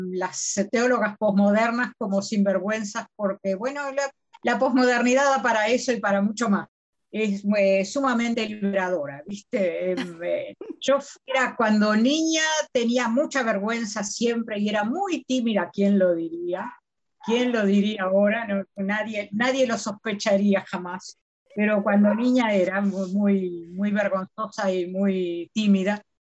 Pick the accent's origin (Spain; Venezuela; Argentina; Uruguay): Uruguay; de Uruguay, teóloga feminista, exégeta de Nuevo Testamento.